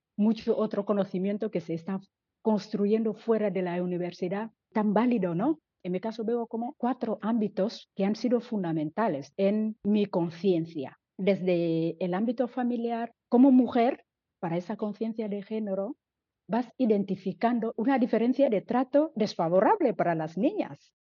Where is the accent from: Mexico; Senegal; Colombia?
Senegal; now in San Sebastián, Spain; Soy senegalesa y donostiarra porque también ya llevo mucho tiempo viviendo en Donosti.